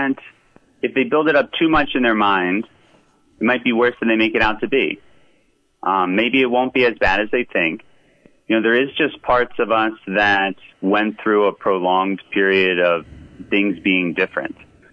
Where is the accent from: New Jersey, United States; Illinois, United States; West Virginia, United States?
New Jersey, United States; also born or lived in New Orleans / Miami; now in Michigan, United States; I'm from New Jersey originally. I spent 10 years in New Orleans, going to school, grad school, med school. I did training in Miami, and I moved to Michigan this past year